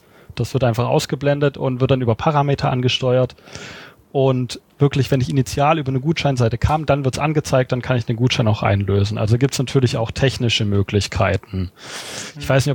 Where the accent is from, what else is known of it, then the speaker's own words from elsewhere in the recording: Baden-Württemberg, Germany; ich als Schwabe